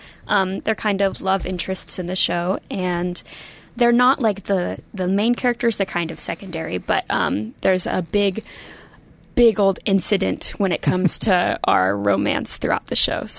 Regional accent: Forsyth, Missouri, United States; I'm actually from Forsyth, which is an hour away on the other side of Branson.

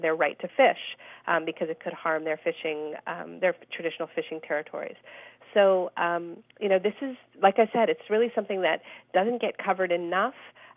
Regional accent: Canada; I'm Canadian, and in Canada, this is really an issue that's sort of front-page news

